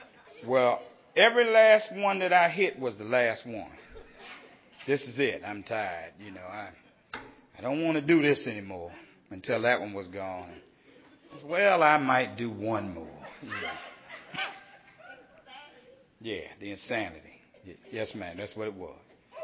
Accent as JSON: {"language": "English", "town": "Washington", "region": "District of Columbia", "country": "United States", "said": "But anyway, I'm a crackhead from Southeast Washington, D.C."}